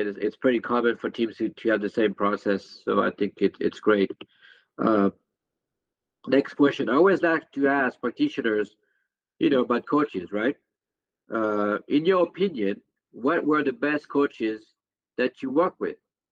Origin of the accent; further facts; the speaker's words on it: France; I'm from France, right?